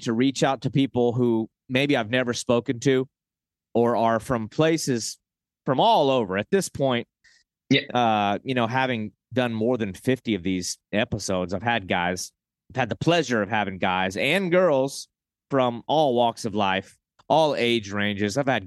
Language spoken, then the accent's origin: English; the South, United States; I want to go on record and say, I'm from the South.